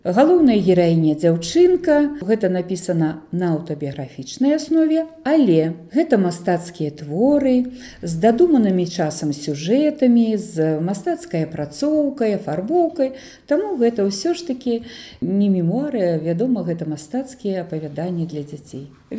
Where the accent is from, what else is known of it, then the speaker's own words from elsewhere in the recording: Maladzyechna, Minsk Region, Belarus; Калі прызнацца, то ў маладзечні, ў маім родным горадзе